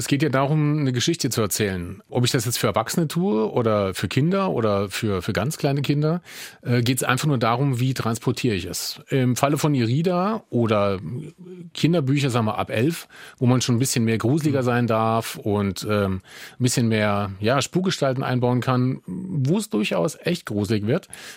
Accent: Saarland, Germany; das gebürtig klingt so, als ob ich irgendwo anders leben würde. Ich wohne ja immer noch im Saarland. Also ja, gebürtiger Saarländer und immer noch hier wohnender Saarländer.

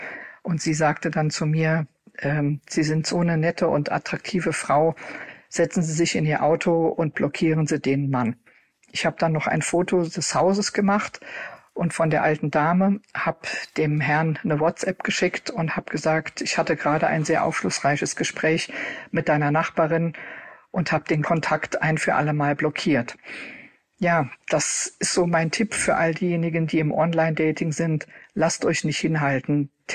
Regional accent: Cologne, North Rhine-Westphalia, Germany; ich komme auch aus Köln.

